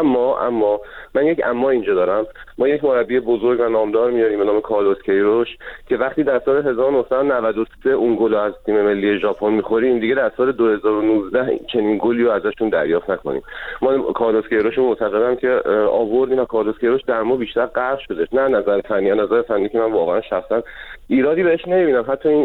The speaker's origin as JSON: {"language": "Persian", "country": "Iran", "said": "من ایرانی هستم، خیلی به ایرانی بودنم خوشحالم"}